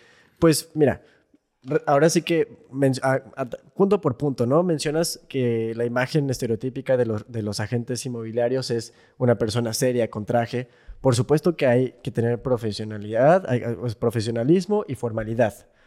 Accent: Los Cabos, Baja California Sur, Mexico; cuando nací aquí no había realmente hospitales, entonces pues siempre digo, soy de Cabo, chollero de verdad, ¿no? O sea, nunca viví en La Paz, toda mi vida crecí y viví en Los Cabos, viví un año de intercambio en Bélgica en 2013-2014 y estudié la universidad en la Ciudad de México

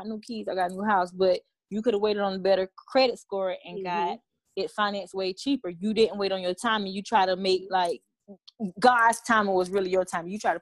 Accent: South Carolina, United States; I'm from South Carolina.

